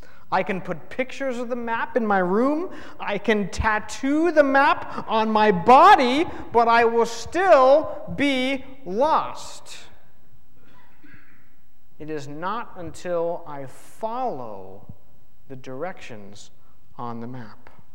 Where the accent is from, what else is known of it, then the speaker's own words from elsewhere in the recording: Reseda, California, United States; Tom Ogimachi loves to tell the story of when he and I took the youth group to Reseda, my hometown, and I got lost. I lived there 28 years, and I got lost.